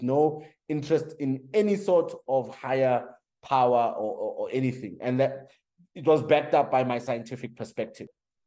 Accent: Benoni, Gauteng, South Africa; Because I was a boy from Benoni, a small town, Zongwema Plaza. You come to Joburg, that's the first my experience of Joburg is university.

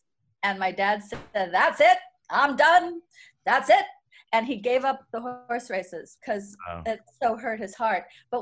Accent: New York, United States; born there; now in California, United States; My sister was named Caliente when we moved to California. Because from McHale's Navy, okay. I was born in New York. My sister was born here.

